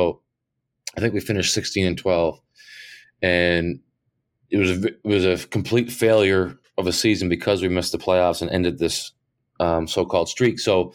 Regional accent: Canada; We're Canadian. We were living in the U.S.

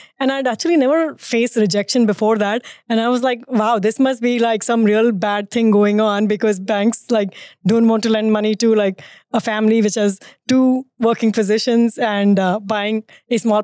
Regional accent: Mumbai, Maharashtra, India; moved away as an adult; now in United States; I grew up in Bombay. Now it's called Mumbai.

